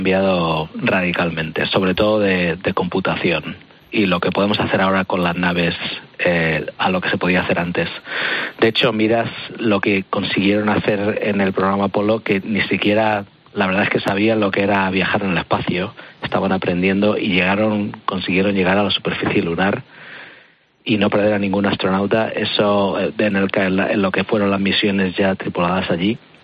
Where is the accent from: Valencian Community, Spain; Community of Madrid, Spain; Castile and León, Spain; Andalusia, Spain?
Community of Madrid, Spain; Tres Cantos; cuando estaba en el instituto en Madrid, en Tres Cantos específicamente